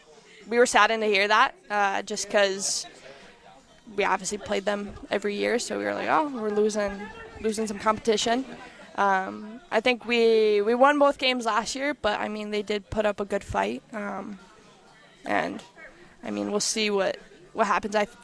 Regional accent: Dearborn, Michigan, United States; So I grew up in Dearborn, Michigan.

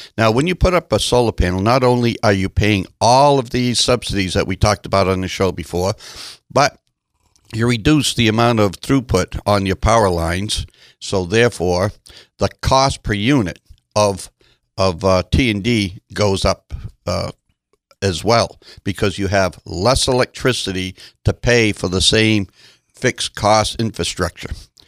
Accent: Jay, Maine, United States; when I grew up in Jay, the Chisholm Mill closed because of the volatility of the price of oil.

